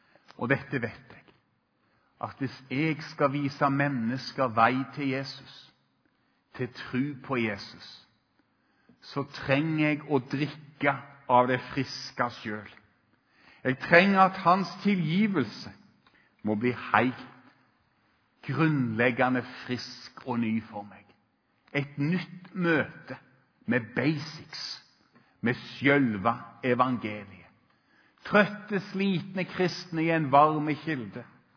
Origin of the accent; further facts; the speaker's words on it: Rogaland, Norway; og jeg er fra Rogaland. Kom igjen! Kjørte bretten min. Så flyttet jeg til Solbakken.